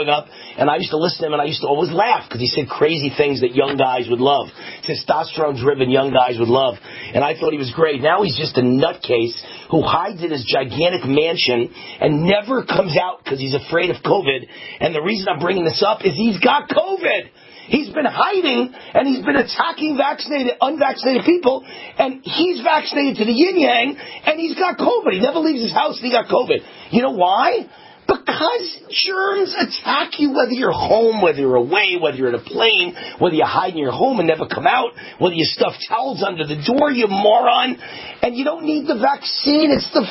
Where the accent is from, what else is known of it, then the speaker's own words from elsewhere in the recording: New York, United States; I used to love the guy, by the way, as a kid growing up in New York.